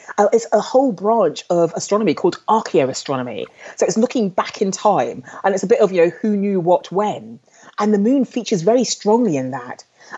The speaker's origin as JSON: {"language": "English", "region": "London", "country": "United Kingdom", "tie": "born or raised there", "said": "And I was brought up in London. So in a big city"}